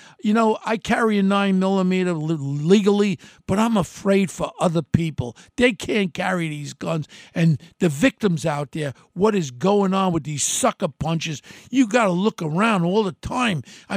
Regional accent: Ozone Park, New York, United States; Growing up in Ozone Park, where a father was born in Germany

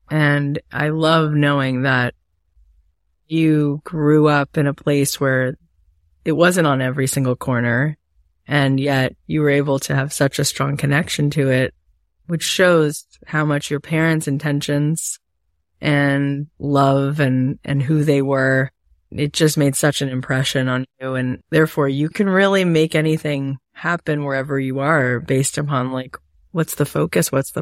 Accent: Florida, United States; I went to Florida State University. I grew up in Florida.

